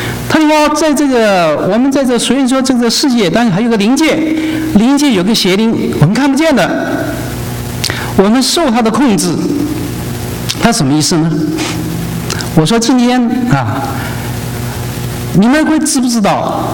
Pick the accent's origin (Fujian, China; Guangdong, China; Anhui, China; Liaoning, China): Guangdong, China; 我是广东人